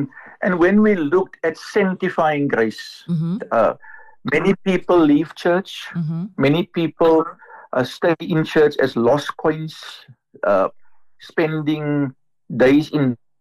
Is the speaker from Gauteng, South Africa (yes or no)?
no; Eastern Cape, South Africa; I grew up in the Eastern Cape, and I know how we grew up there, and what we valued